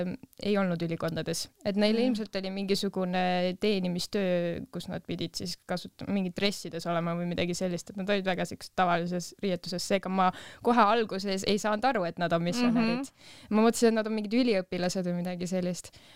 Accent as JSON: {"language": "Estonian", "town": "Tallinn", "region": "Harju County", "country": "Estonia", "said": "Ei, Tallinnas, ma olen Tallinnast."}